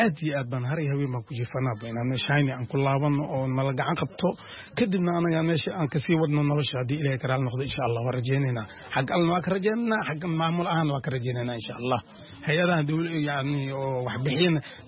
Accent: Lower Shabelle, Somalia; born there; meeshii hadda gobolka Shabeellada Hoose aan ku dhalanay

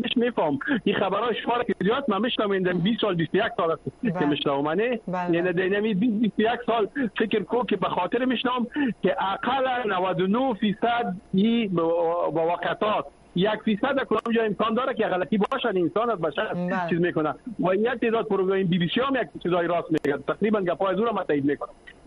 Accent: Afghanistan; شما افغان هستیم از افغانستان هستیم

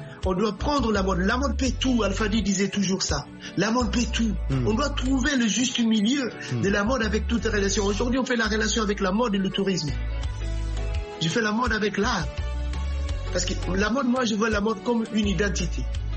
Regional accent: Guinea-Bissau; depuis mon jeune âge, chez moi en Guinée-Bissau, j'étais très activé dans l'église

